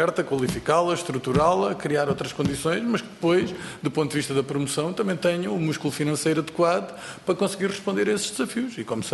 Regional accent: Faro, Portugal; Isso é matéria, para mim, como algarvio, da maior importância.

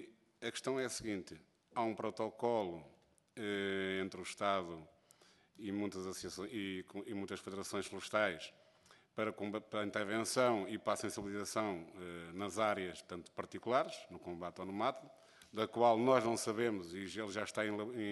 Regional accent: Coimbra, Portugal; Eu venho do Distrito de Coimbra

